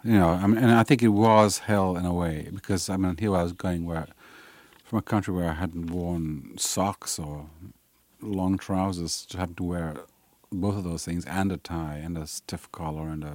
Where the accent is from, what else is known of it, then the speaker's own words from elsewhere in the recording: Sri Lanka; I was from Sri Lanka